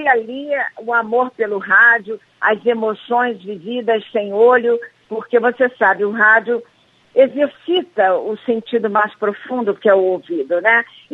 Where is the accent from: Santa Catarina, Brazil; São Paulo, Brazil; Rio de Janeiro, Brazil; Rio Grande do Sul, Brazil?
Rio de Janeiro, Brazil; now in Brasília, Brazil; na verdade eu sou carioca, nasci num outro rio, não o Amazonas, nasci no Rio de Janeiro, mas já vivo em Brasília há 40 anos.